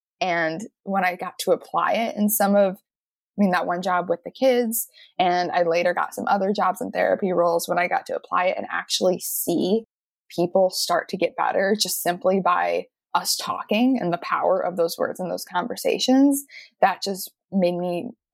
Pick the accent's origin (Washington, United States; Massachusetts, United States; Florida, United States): Massachusetts, United States; actually in my hometown of Massachusetts, one of my best friends was working at a mental health center for youth